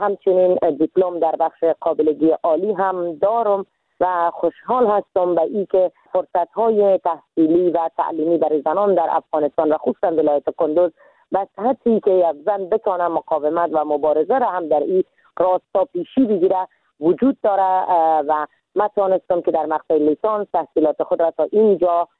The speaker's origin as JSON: {"language": "Persian", "country": "Iran", "tie": "born or raised there", "moved": "as an adult", "lives_now": "Afghanistan", "said": "من در سال 1364 در کشور ایران به دنیا آمدم"}